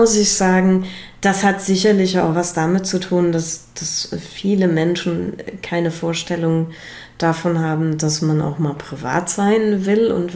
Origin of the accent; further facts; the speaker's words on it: Appenheim, Rhineland-Palatinate, Germany; Jetzt ist Appenheim mein Heimatort und es ist mein Lebenstraum schon immer gewesen, in meinem Heimatort ein Restaurant zu eröffnen.